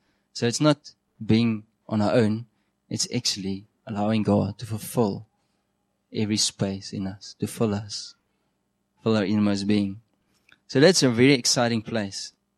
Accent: Namibia; I grew up in Namibia, which on a farm.

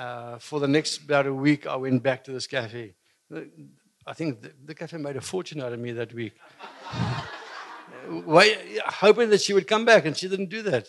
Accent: Port Elizabeth, Eastern Cape, South Africa; moved away as an adult; now in Windhoek, Namibia; And I grew up in Port Elizabeth and the age of 22. I wanted to spread my wings, and a friend of mine had moved to Windhoek. And he said, it's a great place, so I joined him in Windhoek

